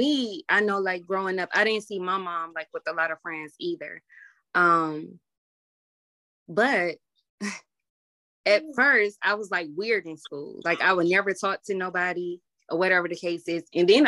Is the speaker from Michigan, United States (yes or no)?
yes; Detroit, Michigan, United States; when I say I'm from Detroit and I still have those friendships with them, we went to school with each other since elementary.